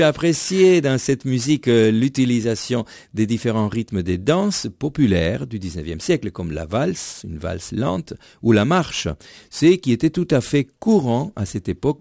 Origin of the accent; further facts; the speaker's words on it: Argentina; d'autres compositions que j'ai découvertes lors de mon enfance en Argentine et qui sont pratiquement inconnues en Europe